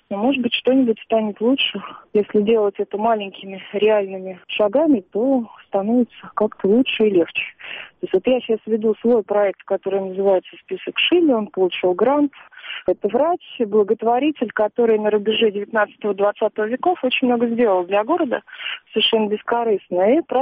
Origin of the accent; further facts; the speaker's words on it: Moscow, Russia; now in Pereslavl-Zalessky, Russia; моего, где я выросла, на Соколе, их тоже больше нет, то есть туда уже некуда возвращаться. Друзья часто приезжают в Переславль, я часто приезжаю в Москву